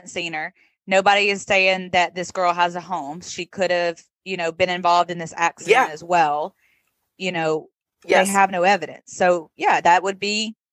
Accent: the South, United States; I mean, I'm from the South and I don't even know that I would be that trusting.

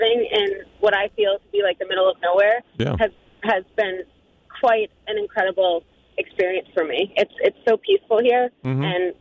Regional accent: New York City, New York, United States; send love to my hometown. I miss New York a lot, and, you know, my roots are there. You know, it's made me who I am today.

